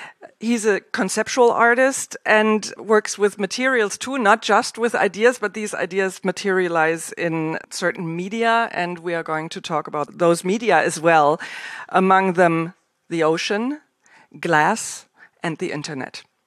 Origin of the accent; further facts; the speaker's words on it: Bad Homburg, Hesse, Germany; My hometown, Blickachsen, is a biennial of sculpture in the beautiful park of Bad Homburg.